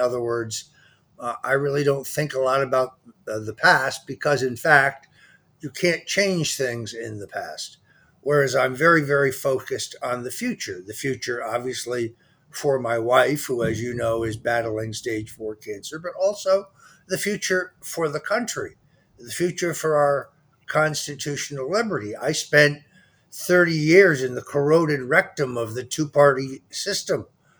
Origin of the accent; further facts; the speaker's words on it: Connecticut, United States; Connecticut is obviously quite different than the place that I grew up. I grew up in Fairfield County.